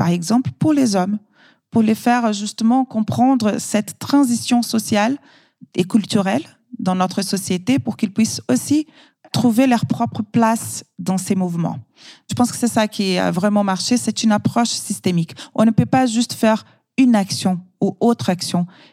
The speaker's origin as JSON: {"language": "French", "country": "Brazil", "moved": "yes", "lives_now": "France", "said": "je suis brésilienne et j'ai d'autres nationalités. Je suis aussi italienne et française et j'habite en France depuis 20 ans."}